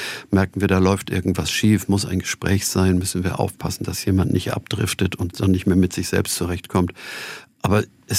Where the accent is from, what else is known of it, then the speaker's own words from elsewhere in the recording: Hamburg, Germany; Hamburg ist meine Heimatstadt und ich möchte auch keine andere haben.